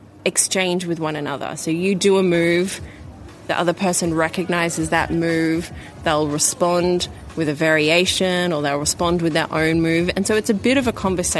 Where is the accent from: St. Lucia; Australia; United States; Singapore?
Australia; It's so hard as an Australian going to these big international competitions. We're so far away.